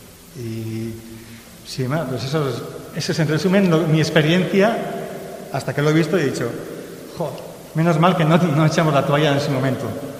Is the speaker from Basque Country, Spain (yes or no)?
yes; Vitoria, Basque Country, Spain; Yo soy de Vitoria y no podía venir a Laredo.